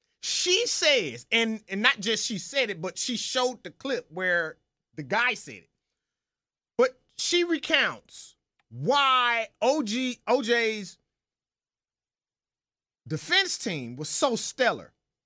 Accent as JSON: {"language": "English", "town": "Memphis", "region": "Tennessee", "country": "United States", "said": "And it's crazy because I'm from Memphis. I'm a Memphian. And I always want people to remember Memphis."}